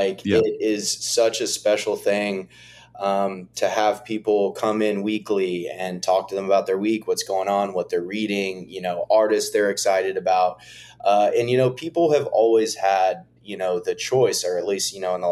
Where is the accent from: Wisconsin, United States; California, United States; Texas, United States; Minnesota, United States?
Texas, United States; Fort Worth; So I'm originally from Fort Worth, Texas.